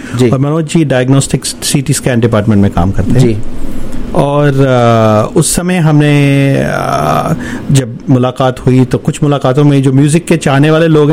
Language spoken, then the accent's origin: Hindi; India; moved away; हम दोनों ही हिंदुस्तान से हैं, और मैं पिछले 12 साल से यहाँ पे हूँ।